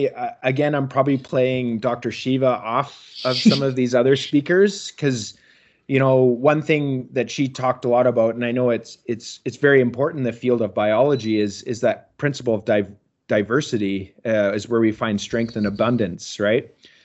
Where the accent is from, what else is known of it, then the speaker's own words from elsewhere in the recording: Canada; I guess as a Canadian